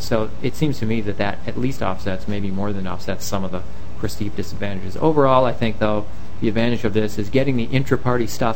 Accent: St. Louis Park, Minnesota, United States; also born or lived in Hopkins; I come from St. Louis Park and Hopkins.

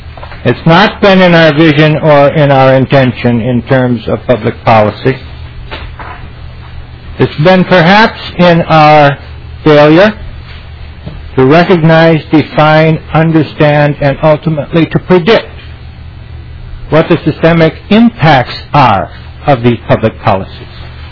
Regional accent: Minnesota, United States; when I first became a school superintendent in the state of Minnesota, even though this is my home state

